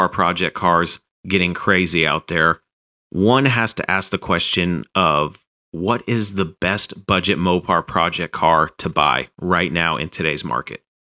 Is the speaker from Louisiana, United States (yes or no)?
no; Nebraska, United States; Growing up in Nebraska, I was in awe at how unrotted out this car was.